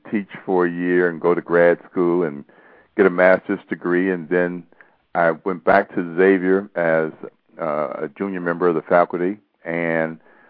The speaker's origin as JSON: {"language": "English", "town": "Cincinnati", "region": "Ohio", "country": "United States", "tie": "born or raised there", "said": "was lucky enough to become the mayor of my hometown, and that was quite an experience. I've served 12 years in local government, and it was just a fascinating experience to be close up and personal as a council member, as a vice mayor, and as a mayor. And one of the funniest things was that I was the mayor of Cincinnati."}